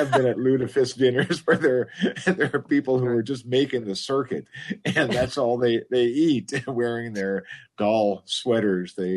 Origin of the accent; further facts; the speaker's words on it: Rice Lake, Wisconsin, United States; I grew up in Rice Lake with plenty of Norwegians around there.